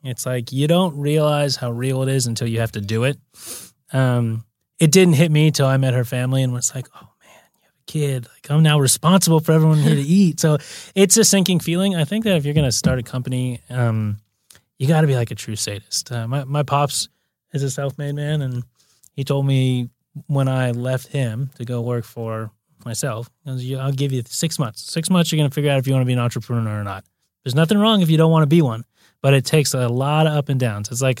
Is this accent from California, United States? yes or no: yes; Santa Monica, California, United States; also born or lived in Brazil; I'm born and raised native, so I grew up in Santa Monica.